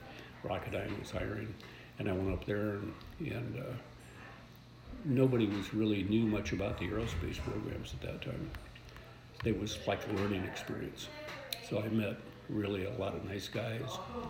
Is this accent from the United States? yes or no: yes; Ohio, United States; moved away as an adult; also born or lived in Los Angeles; now in Reno, United States; And I grew up in Ohio. Went to LA for 2 years.